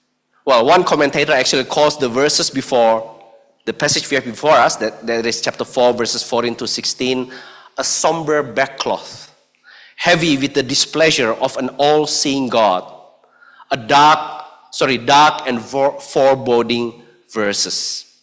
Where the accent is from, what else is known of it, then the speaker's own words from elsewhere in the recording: Indonesia; If you're like me, growing up in Indonesia with Indonesian citizenship